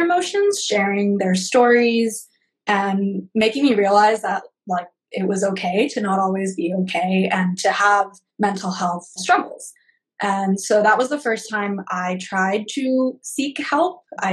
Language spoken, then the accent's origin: English; Orlando, Florida, United States; I'm second generation South Asian American, and I grew up in Orlando, Florida.